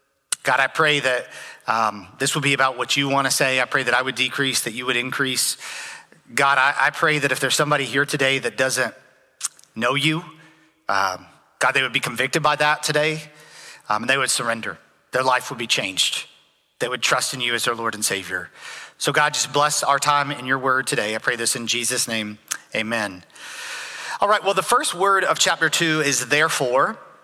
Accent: Jacksonville, Florida, United States; I grew up in the Jacksonville, Florida area. We would go to St. Augustine Beach a lot of Saturdays

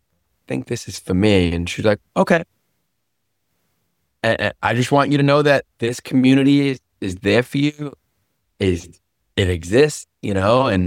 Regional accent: Boston, Massachusetts, United States; now in Fort Lauderdale, United States; I'm from Boston originally.

